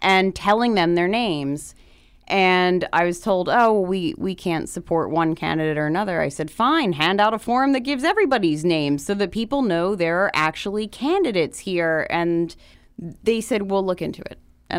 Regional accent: Maryland, United States; But it's also where I'm from. I'm from Harford County. I grew up there.

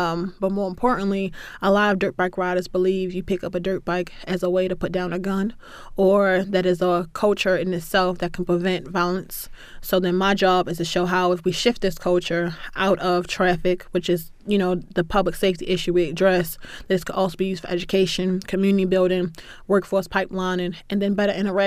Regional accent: Baltimore, Maryland, United States; For me, I'm from Baltimore. So my sound of summer is a dirt bike.

